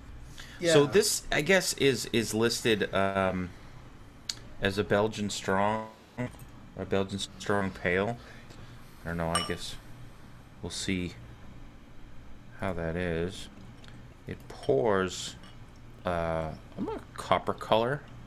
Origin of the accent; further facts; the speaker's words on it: Boston, Massachusetts, United States; from Boston, but we're coming to you from Italy, folks.